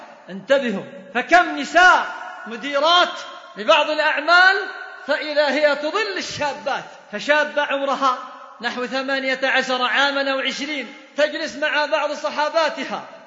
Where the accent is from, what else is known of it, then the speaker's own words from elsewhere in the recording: Yemen; وإن كان عندنا في اليمن وبعض الدول لا بأس الحجاب فيه أهون